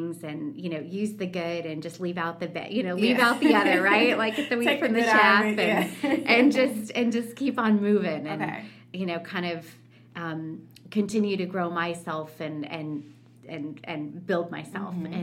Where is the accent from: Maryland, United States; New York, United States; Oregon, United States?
Oregon, United States; born or raised there